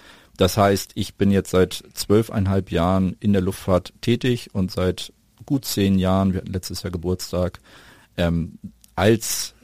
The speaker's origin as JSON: {"language": "German", "region": "Hamburg", "country": "Germany", "tie": "born or raised there", "said": "Ich bin in Hamburg geboren, Hamburger Jung."}